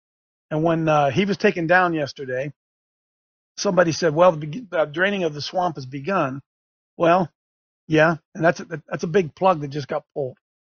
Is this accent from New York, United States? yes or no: no; Ohio, United States; here in Ohio, right where I live in my hometown, Licking County, Ohio